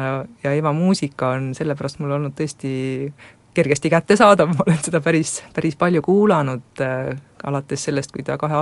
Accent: Rakvere, Lääne-Viru County, Estonia; mina olen kogu oma selle lapsepõlve, kuni ma Tartusse ülikooli tulin, Rakveres veetnud ja läksin kooli Rakvere esimesse keskkooli ja lõpetasin siis selle sama esimese keskkooli ka seal Rakveres, nii et väga, väga paikne inimene

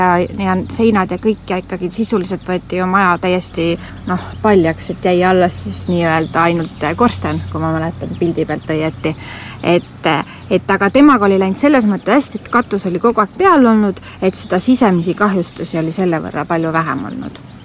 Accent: Nõo, Tartu County, Estonia; ma olen siis Nõost pärit siit lähedalt, siis 5 kilomeetrit

